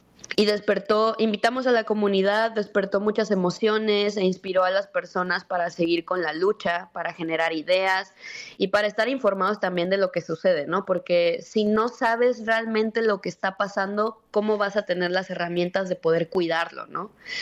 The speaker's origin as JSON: {"language": "Spanish", "town": "Los Cabos", "region": "Baja California Sur", "country": "Mexico", "said": "Yo soy de Los Cabos, mi familia es chollera, yo también. Mis abuelos aprendieron a nadar en el Estero."}